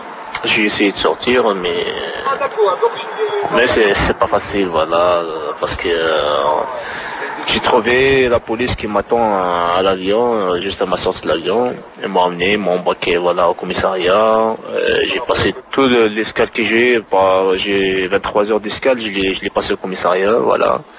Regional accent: Kabylie, Algeria; now in Paris, France; j'ai 23 ans, je viens de l'Algérie, de la Grande Kabylie en fait.

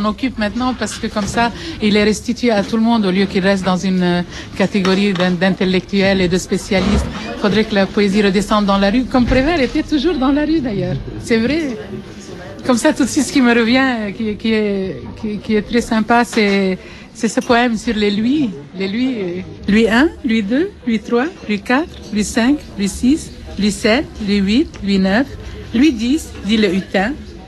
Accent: Lebanon; now in France; Je viens du Liban, mais je suis française du Liban.

